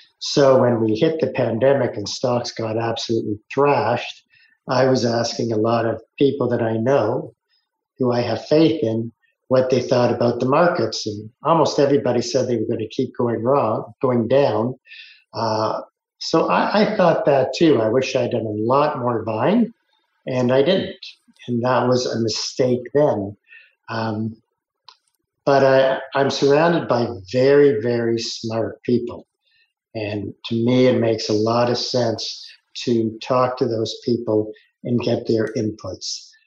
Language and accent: English; Toronto, Ontario, Canada; You can probably gather who won since I'm from Toronto.